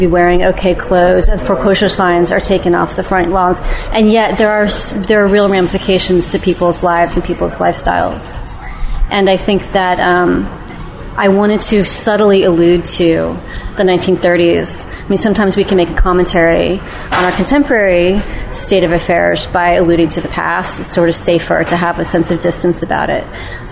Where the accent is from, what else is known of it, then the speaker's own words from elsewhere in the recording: Indiana, United States; used to happen in my hometown where I grew up in Indiana, and people would come from all over and play.